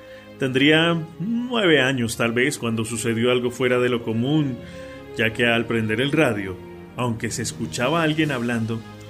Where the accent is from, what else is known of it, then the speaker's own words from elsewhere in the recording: Bogotá, Colombia; born there; nací en Bogotá, la capital de Colombia, el 29 de junio de 1981.